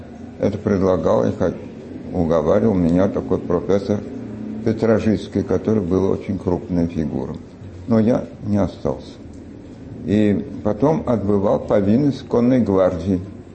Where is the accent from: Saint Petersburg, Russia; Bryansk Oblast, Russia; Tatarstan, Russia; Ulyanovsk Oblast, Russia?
Ulyanovsk Oblast, Russia; Simbirsk; Я родился в Симбирске. Там кончил гимназию.